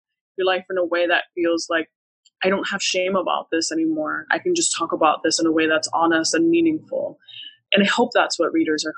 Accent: Puerto Rico; born there; Well, I was born in Puerto Rico. My father is Puerto Rican. He's Black Puerto Rican. My mother was born in New York. Her family is white Puerto Rican.

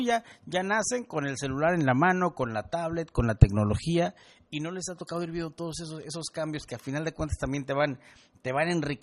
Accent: Veracruz, Mexico; venimos del Puerto Jarocho, uno para Playa del Carmen, otro para Tampico

